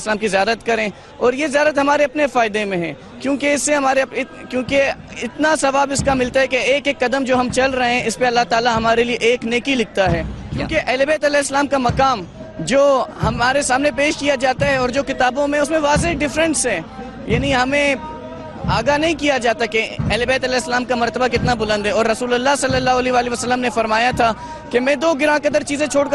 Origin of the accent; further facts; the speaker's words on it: Pakistan; میں پاکستان سے ہوں، پاکستان سے میرا تعلق ہے،